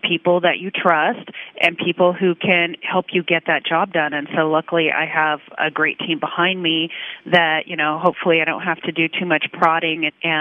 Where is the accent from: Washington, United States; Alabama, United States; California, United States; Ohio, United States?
Washington, United States; I think that the culture in which I grew up in Washington State